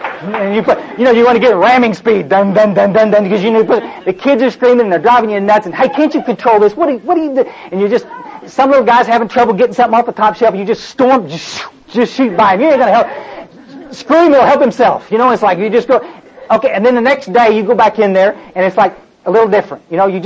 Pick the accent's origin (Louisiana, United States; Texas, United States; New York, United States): Texas, United States; Kerrville; I grew up in the hill country down close to where Marianne lives, and I was raised around Kerrville, and I went to high school down there